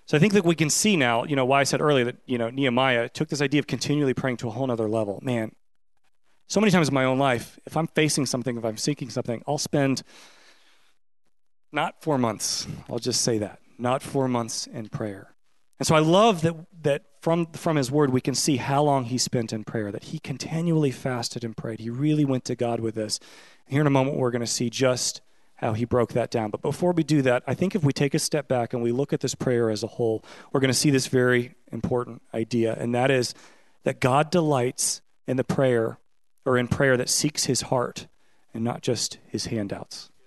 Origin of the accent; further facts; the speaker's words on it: Kentucky, United States; It's okay. I'm not from here. I'm from Kentucky, so I can just, like, burn away at the Chiefs and the Cardinals.